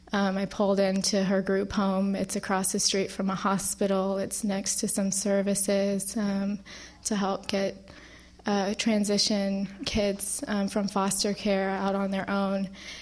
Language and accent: English; San Diego, California, United States; I'm here from San Diego. I came a long way. I'm grateful for this excuse to come visit Boston.